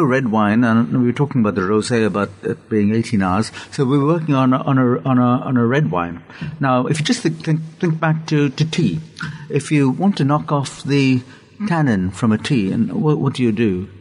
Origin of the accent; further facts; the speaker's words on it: India; now in England; And my roots are in India. I was brought up in India, came to England in 67.